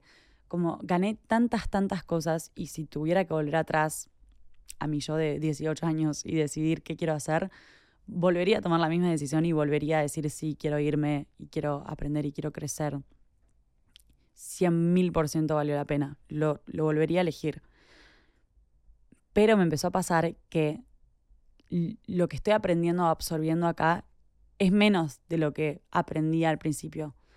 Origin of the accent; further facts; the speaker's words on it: Argentina; moved away as an adult; now in United States; Ahora que estoy acá en Estados Unidos hace 6 años, me doy cuenta que cada vez soy menos de Argentina.